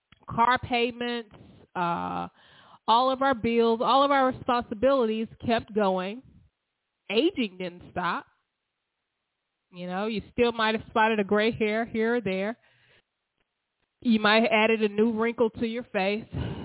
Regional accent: Alabama, United States; I'm from Alabama, so I get the whole Tuskegee, you know, experiment and all of that.

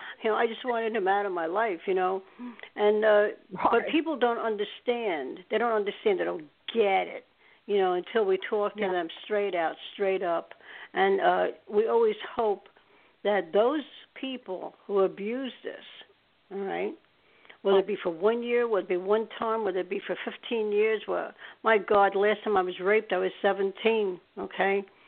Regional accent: Staten Island, New York, United States; This is in Staten Island, New York. I used to live in New York. I'm from New York.

